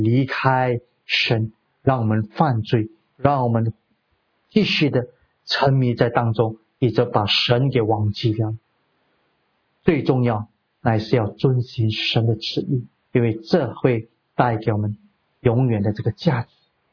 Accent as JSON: {"language": "Chinese", "country": "Singapore", "said": "就好像如果我们新加坡人，新加坡是我们的国家"}